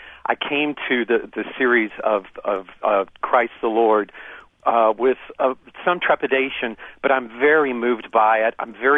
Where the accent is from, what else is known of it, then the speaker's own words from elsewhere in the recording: Kentucky, United States; I grew up in Kentucky, lifelong Roman Catholic, seminary educated, very alienated from the church